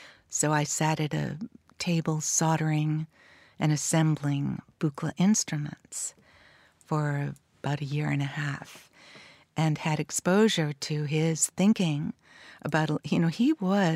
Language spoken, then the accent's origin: English; Massachusetts, United States; I'm from the East, so I grew up outside of Boston.